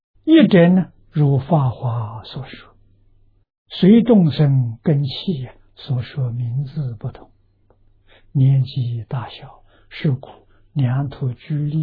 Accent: China; 我们中国人是万万乘一啊

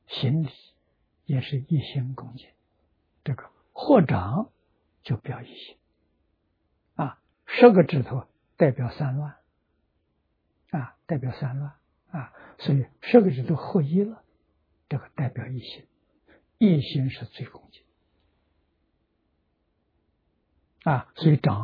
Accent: China; 我们中国人往生的时候到里面听佛说话，全说我们同样的语言啊，同样的文字啊。

